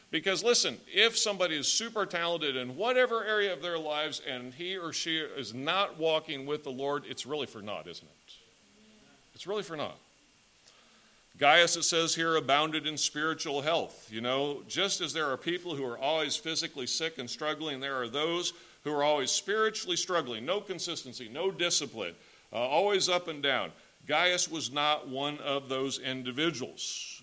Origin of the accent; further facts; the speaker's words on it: Indiana, United States; the gentleman that kind of discipled me after I first became a Christian growing up in Indiana.